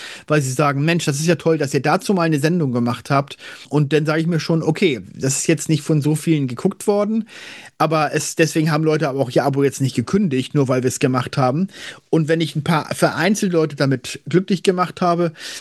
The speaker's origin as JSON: {"language": "German", "region": "Hamburg", "country": "Germany", "said": "die mich natürlich an Scheiß interessiert als Hamburger"}